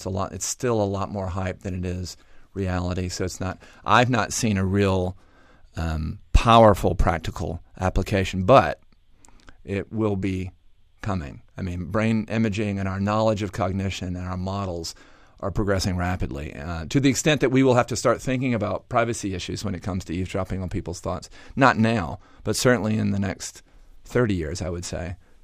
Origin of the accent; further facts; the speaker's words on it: Atlanta, Georgia, United States; accent: Georgia; I'm from Atlanta. And although I've lost much of my liquid Georgia accent, it doesn't help.